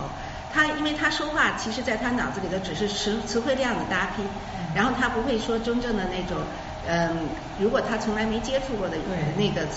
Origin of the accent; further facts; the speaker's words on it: China; 我当时周围的人都在那块儿笑，因为我是中国人，要说有口音应该是中文的口音